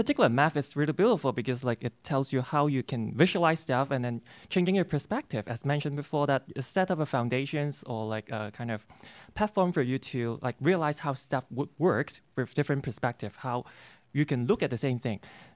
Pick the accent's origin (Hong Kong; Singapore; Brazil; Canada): Hong Kong; moved away as an adult; also born or lived in Buffalo / Colorado; now in United States; I am from Hong Kong